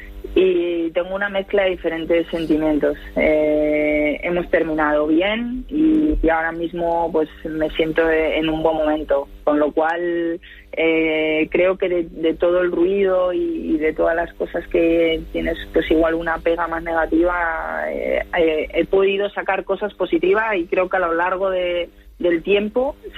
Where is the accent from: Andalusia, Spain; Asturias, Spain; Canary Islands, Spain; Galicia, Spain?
Asturias, Spain; justamente ahora estoy en Asturias, que yo soy de aquí, de Asturias